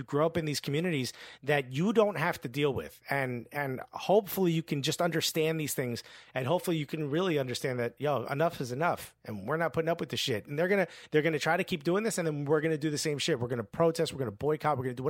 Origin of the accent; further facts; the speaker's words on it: Newark, New Jersey, United States; because I grew up with kids in Newark being like, yo, shit goes down at traffic stops.